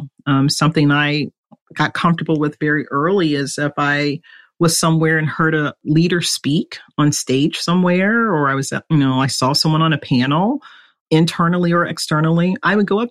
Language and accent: English; East Coast, United States; now in Redmond, United States; I come from the East Coast. So, you know, one of the going phrases I would use a lot is, I'm not a Pacific Northwesterner.